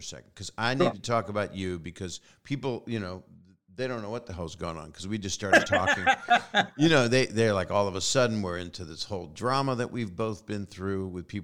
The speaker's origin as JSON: {"language": "English", "town": "Buffalo", "region": "New York", "country": "United States", "said": "But what is it? I'm from Buffalo. That was it."}